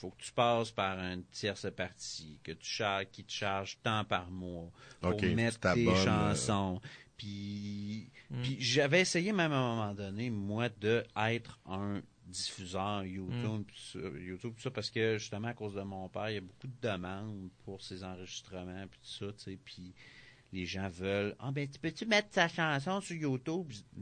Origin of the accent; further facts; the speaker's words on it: Quebec City, Quebec, Canada; nous autres, on vient de Québec.